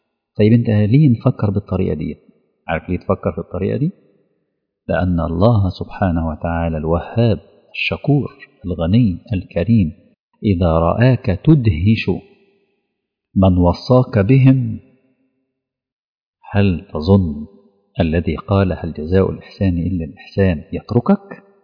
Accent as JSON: {"language": "Arabic", "town": "Asyut", "region": "Asyut Governorate", "country": "Egypt", "said": "لو الريح دلوقتي دخلت عندنا في اسيوط"}